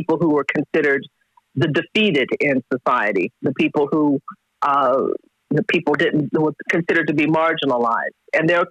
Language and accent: English; Texas, United States; I integrated the schools in my town, in my hometown. I was the first Black child to go to a white school in my town.